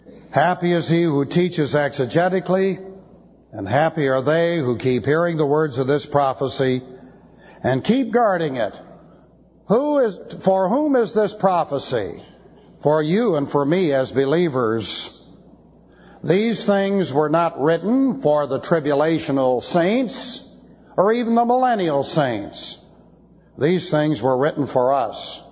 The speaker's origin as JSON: {"language": "English", "town": "Beverly Hills", "region": "California", "country": "United States", "tie": "born or raised there", "said": "This happened when I lived in California. I grew up in Beverly Hills."}